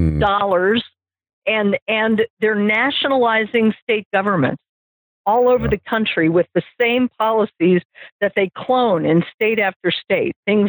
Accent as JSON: {"language": "English", "town": "Denver", "region": "Colorado", "country": "United States", "tie": "born or raised there", "said": "a beautiful, beautiful city where I grew up in Denver, Colorado"}